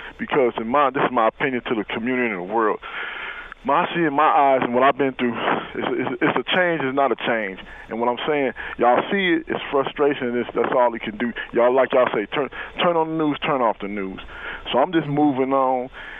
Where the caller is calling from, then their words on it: Chicago, Illinois, United States; So y'all, you know, I'm listening from Chicago.